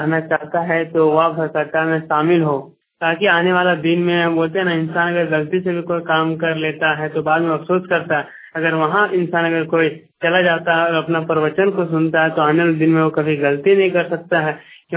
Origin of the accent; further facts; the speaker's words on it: Bishnugarh, Jharkhand, India; मैं बिश्नगढ़ का रहने वाला हूँ